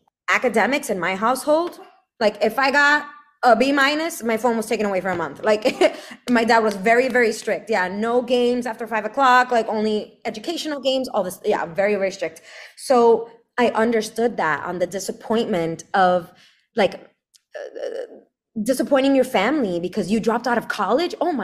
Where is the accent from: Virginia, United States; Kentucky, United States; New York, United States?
New York, United States; Brooklyn; So in the church I grew up with in Brooklyn, I grew up in Brooklyn.